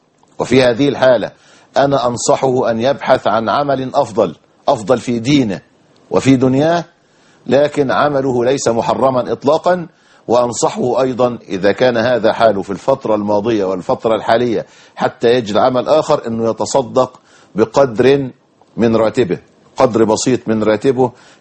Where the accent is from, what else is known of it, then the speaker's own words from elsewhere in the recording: Egypt; إحنا عندنا في مصر نقول هذا مفبرك، موضوع مفبرك يعني موضوع مختلق، موضوع لا أصل له